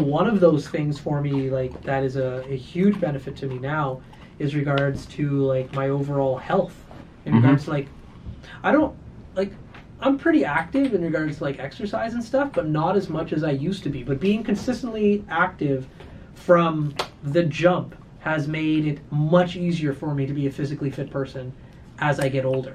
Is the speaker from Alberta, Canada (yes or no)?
yes; Fort McMurray, Alberta, Canada; you from Fort Mac? Like, yeah, I'm from Fort Mac.